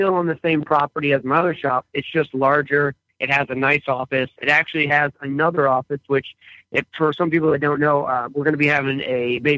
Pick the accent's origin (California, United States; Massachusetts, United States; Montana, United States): Massachusetts, United States; I actually went to the University of Northwestern Ohio, and I'm actually from Massachusetts.